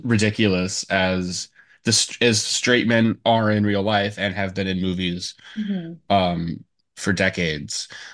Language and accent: English; Midwest, United States; I'm the white guy I'm a white guy from the Midwest.